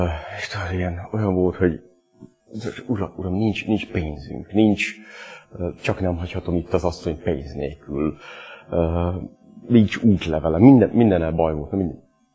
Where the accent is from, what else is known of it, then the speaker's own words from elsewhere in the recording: Hungary; ő amerikai, én magyar vagyok, beszélgetünk egy kicsit magyarul, félig magyarul, félig angolul